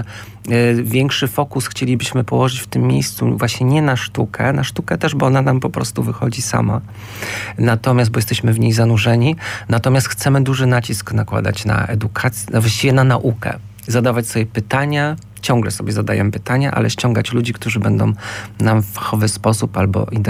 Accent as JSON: {"language": "Polish", "town": "Głogów", "region": "Lower Silesian Voivodeship", "country": "Poland", "tie": "born there", "said": "Właściwie to, no, urodziłem się faktycznie w Głogowie."}